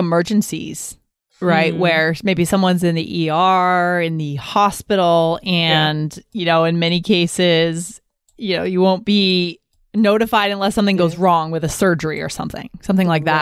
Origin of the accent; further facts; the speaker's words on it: Northeast, United States; exploring the South, right? Which is very foreign to me growing up in the Northeast.